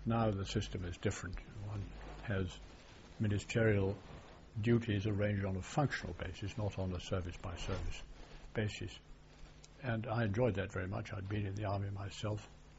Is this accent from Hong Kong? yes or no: yes; Hong Kong; born there; I was born in Hong Kong. I suppose that makes me a southerner in a sense, but not in a British sense, although my family came from the south, most of them. But I did have a Rochdale grandmother